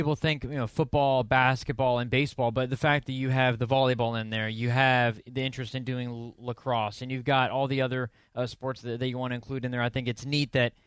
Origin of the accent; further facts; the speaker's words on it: Indianapolis, Indiana, United States; I come from Indianapolis, Indiana, so Midwest, and the winters are brutal there compared to especially down here